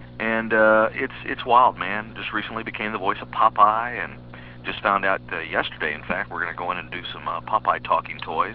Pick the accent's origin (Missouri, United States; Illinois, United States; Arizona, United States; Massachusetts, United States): Missouri, United States; Poplar Bluff; when I did a signing back in my hometown of Poplar Bluff, Missouri.